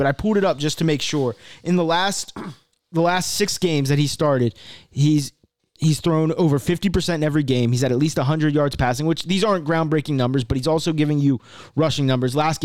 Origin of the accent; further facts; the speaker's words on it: Baltimore, Maryland, United States; It's a Terps hoodie, but I grew up in Baltimore, grew up watching the Ravens.